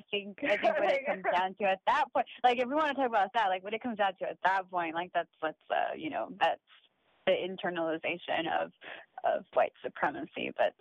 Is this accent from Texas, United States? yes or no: yes; El Paso, Texas, United States; No, I grew up there. I grew up in El Paso.